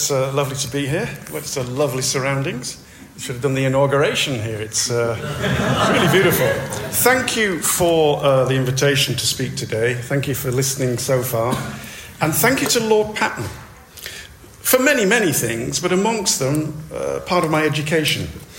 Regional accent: Yorkshire and the Humber, United Kingdom; I'm from Yorkshire.

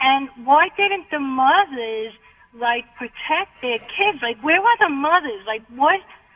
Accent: Brooklyn, New York, United States; because I come from Brooklyn, and my mother, she's from Italy

